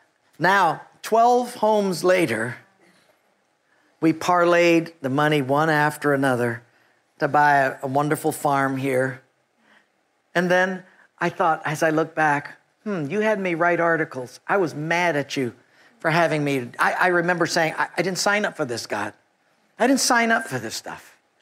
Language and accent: English; Hawaii, United States; now in Eugene, United States; Even though I'm from Hawaii, I thought, Hilo?